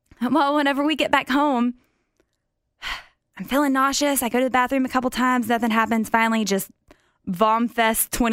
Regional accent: Texas, United States; Amy's just telling the waiter about how we are from Texas and this barbecue is crap.

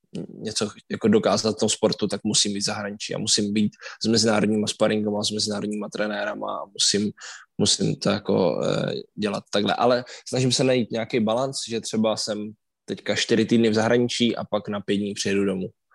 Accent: Brno, South Moravian Region, Czechia; moved away; i prostě moje město, když jsem z Brna.

